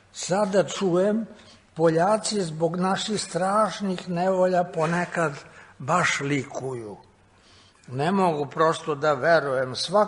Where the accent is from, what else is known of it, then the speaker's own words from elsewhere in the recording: Ćuprija, Pomoravlje District, Serbia; jer sam u mom rodnom gradu Ćupriji, u ne baš maloj češkoj koloniji oko fabrike šećera, 37. završio prvi pripremni razred osnovne škole i služio se češkim jezikom